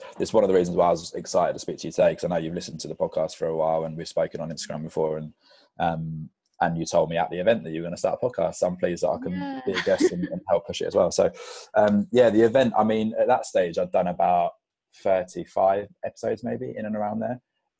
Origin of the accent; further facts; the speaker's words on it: England, United Kingdom; How are we supposed to do that? We're English.